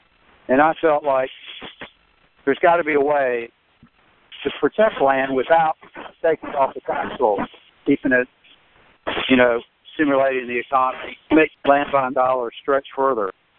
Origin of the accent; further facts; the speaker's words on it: Florida, United States; Well, I grew up in Central Florida and worked in the orange groves and went to the University of Florida